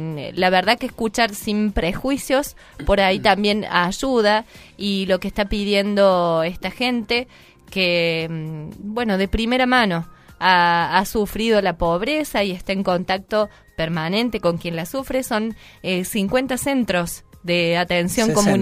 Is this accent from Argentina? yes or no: yes; Argentina; somos todos argentinos